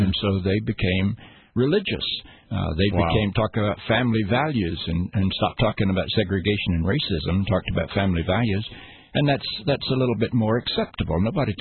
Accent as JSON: {"language": "English", "region": "the South", "country": "United States", "tie": "born or raised there", "said": "When I look at the South, and I grew up in the South, I grew up in an evangelical fundamentalist church in the South."}